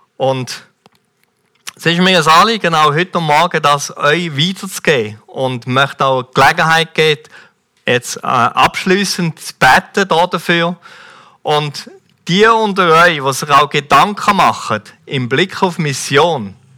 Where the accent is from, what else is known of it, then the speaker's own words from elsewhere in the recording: Switzerland; Und wir müssen uns eigentlich als Schweizer sagen lassen, wo sind wir?